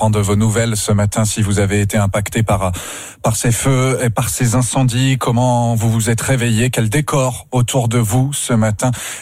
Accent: France; c'était un petit peu choisir son poison en tant que Français

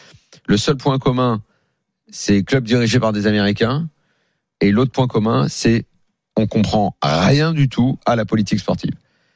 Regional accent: Lyon, Auvergne-Rhône-Alpes, France; Autant je suis lyonnais

